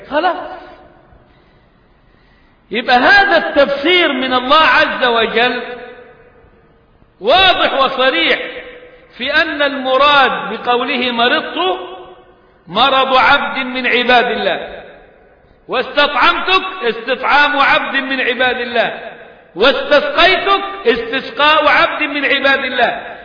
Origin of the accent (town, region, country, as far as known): Egypt